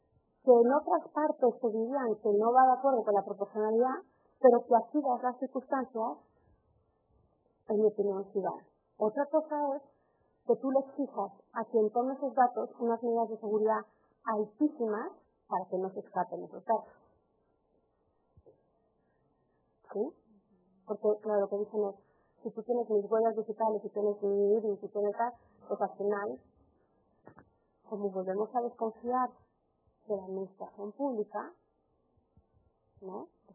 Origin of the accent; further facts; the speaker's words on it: Mexico City, Mexico; yo soy chilanga además, de verdad.